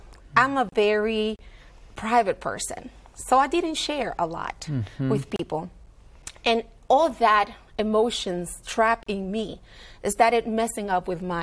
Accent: Dominican Republic; I'm from the Dominican Republic

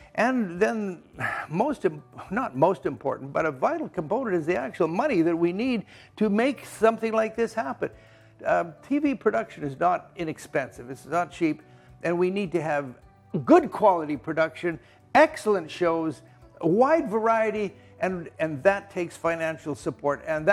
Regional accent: British Columbia, Canada; as a Canadian coming from British Columbia, I have flown scores of times back and forth across the continent.

